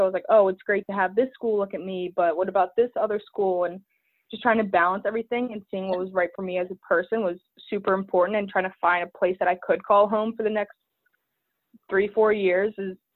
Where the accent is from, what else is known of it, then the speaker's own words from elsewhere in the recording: Maryland, United States; I think being born and raised in Maryland, especially with lacrosse being the hotbed, I was pretty young.